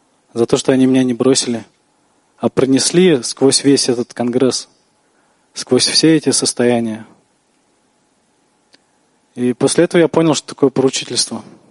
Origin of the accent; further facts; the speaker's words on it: Moscow, Russia; я из Москвы, из московской группы.